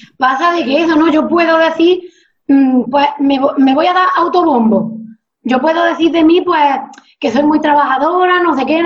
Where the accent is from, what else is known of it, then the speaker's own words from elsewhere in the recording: Granada, Andalusia, Spain; de Granada